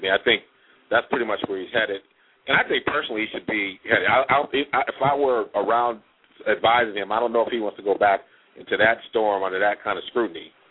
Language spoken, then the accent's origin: English; Michigan, United States; I'm from Michigan, but I hate anything on our Midwest economy like this.